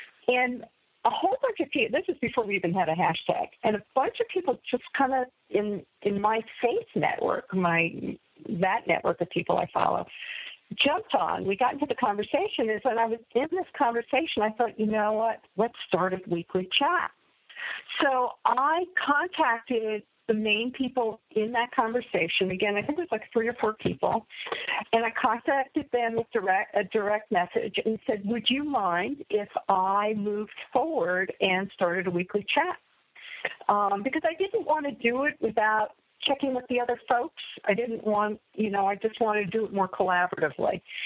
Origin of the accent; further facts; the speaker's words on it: New York, United States; Well, I'm really a New Yorker.